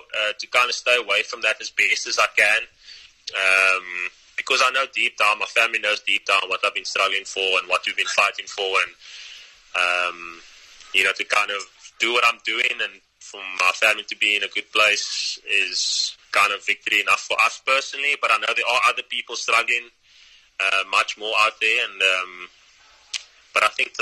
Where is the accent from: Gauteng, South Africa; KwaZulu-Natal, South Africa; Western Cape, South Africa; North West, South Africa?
Western Cape, South Africa; Cape Town; I grew up in Surrey State on the Cape Flats. It's the suburb next to Manenberg.